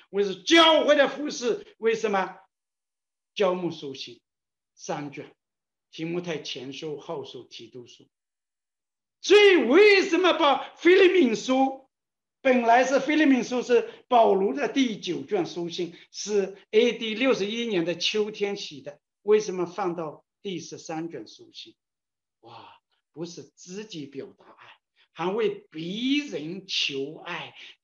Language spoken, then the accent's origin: Chinese; Wenzhou, Zhejiang, China; 我们温州人